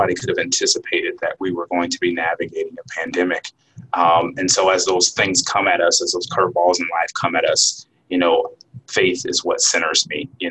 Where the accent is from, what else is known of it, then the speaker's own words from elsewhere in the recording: Anderson, Indiana, United States; So I grew up in Anderson, Indiana, which is probably, depending on who's driving and how fast you're driving, I would say somewhere between 30 and 40 minutes outside of Indianapolis.